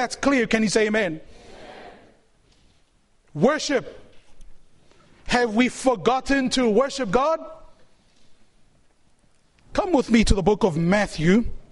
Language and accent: English; New Zealand; I was born and raised in New Zealand.